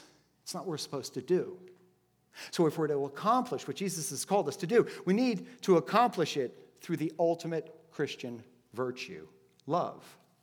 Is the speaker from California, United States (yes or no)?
no; Miami, Florida, United States; I mean, I grew up in Miami. I was not the best soccer player in Miami.